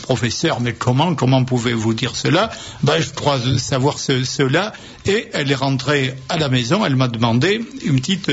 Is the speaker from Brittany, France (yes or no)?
no; Paris, Île-de-France, France; Je suis parisien